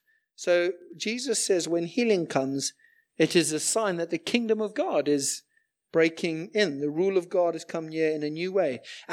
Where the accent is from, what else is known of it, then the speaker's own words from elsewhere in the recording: Zimbabwe; moved away as an adult; I grew up in Zimbabwe, spent my first 20 years there